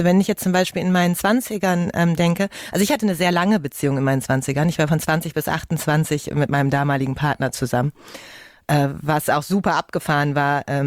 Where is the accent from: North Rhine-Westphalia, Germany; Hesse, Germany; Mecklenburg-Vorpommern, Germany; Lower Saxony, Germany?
North Rhine-Westphalia, Germany; Ich komme ja aus dem Ruhrgebiet.